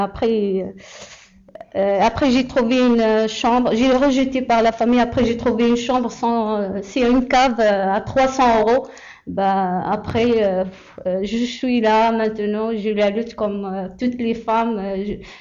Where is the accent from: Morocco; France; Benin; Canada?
Morocco; French is a second language; moved away; je viens de Maroc depuis 99. Ça fait 10 ans que je suis là.